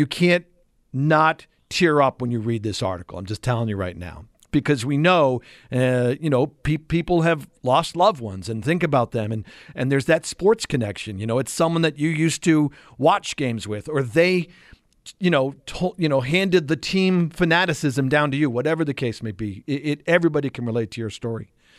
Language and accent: English; New York, United States; I grew up on Long Island for some stupid reason as a Jets fan.